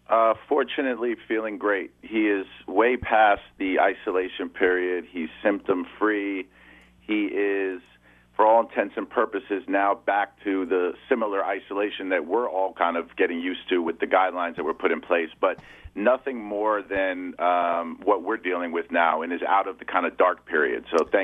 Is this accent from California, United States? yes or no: no; New York, United States; And I would be in the right rooms with the right players growing up in New York